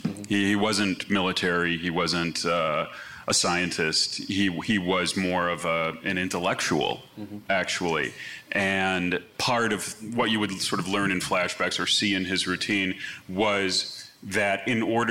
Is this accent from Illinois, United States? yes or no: yes; Chicago, Illinois, United States; the neighborhood I grew up in Chicago on Saturday afternoons used to have triple feature horror movies at certain theaters.